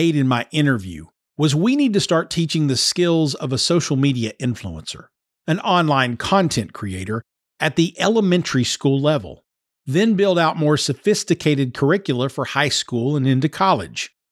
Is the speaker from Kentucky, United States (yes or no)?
yes; Kentucky, United States; Kentucky to the World. It's an economic development and education organization in my home state